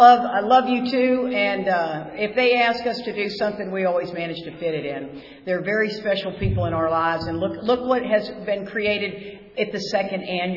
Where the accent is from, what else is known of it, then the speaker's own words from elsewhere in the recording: Austin, Texas, United States; We're from Austin, Texas.